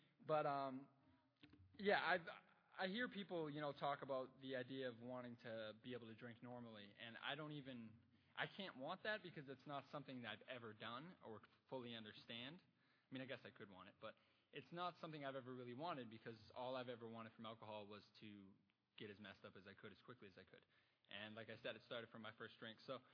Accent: Maine, United States; I grew up in Maine, and I came from a family that didn't drink at all.

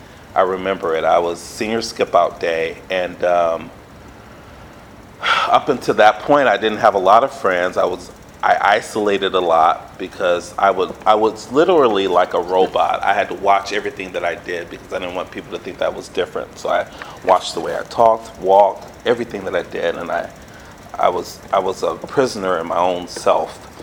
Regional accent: Milwaukee, Wisconsin, United States; born there; I was born in Milwaukee, Wisconsin, and I have an older sister, and my dad.

